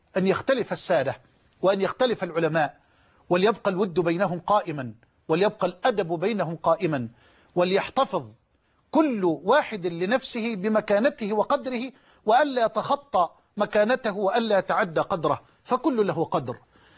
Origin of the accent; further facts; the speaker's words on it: Egypt; بلدنا مصر